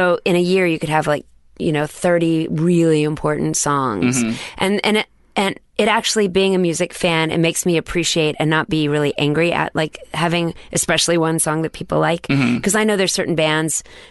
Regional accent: Dallas, Texas, United States; because I grew up in Dallas. I didn't grow up in like Los Angeles

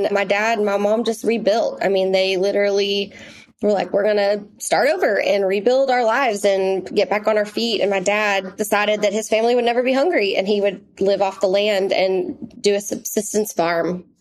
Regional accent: Texas, United States; It is the house that I grew up in East Texas.

